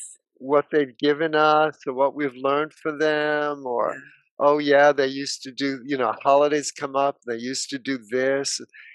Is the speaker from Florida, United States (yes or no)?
no; New York City, New York, United States; I grew up on Broadway. I grew up in New York City.